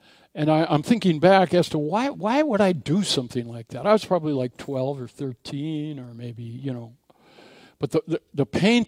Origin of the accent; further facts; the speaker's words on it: Minneapolis, Minnesota, United States; I talked about as a child growing up in South Side of Minneapolis, and I was on a second floor, and I had a bedroom